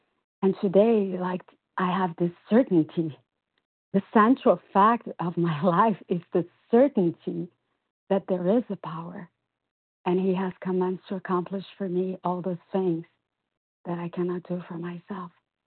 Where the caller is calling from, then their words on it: Brazil; I'm calling from Brazil.